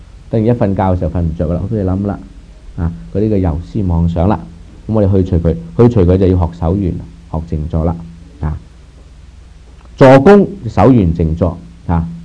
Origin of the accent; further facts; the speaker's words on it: China; 我哋中國人就講勤儉